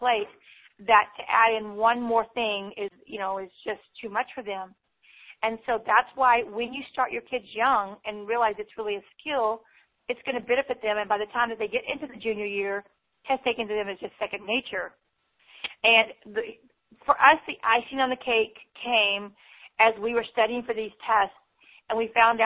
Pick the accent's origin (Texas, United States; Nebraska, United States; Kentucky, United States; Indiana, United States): Texas, United States; And, we're from Texas.